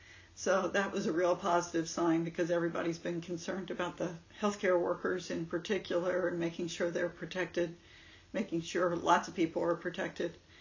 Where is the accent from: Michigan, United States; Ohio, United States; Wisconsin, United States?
Ohio, United States; Cincinnati; born there; I was born in Cincinnati, Ohio in 1955.